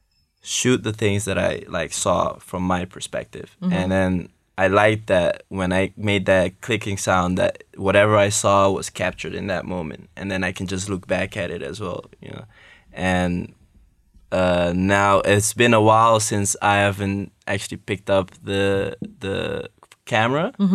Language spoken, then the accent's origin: English; Curaçao; I'm from Curaçao, 23 years old.